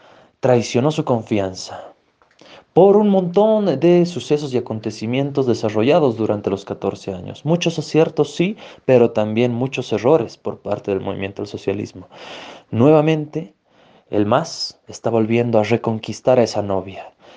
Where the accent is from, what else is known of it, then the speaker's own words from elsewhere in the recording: Bolivia; las elecciones generales desarrolladas en mi país, Bolivia.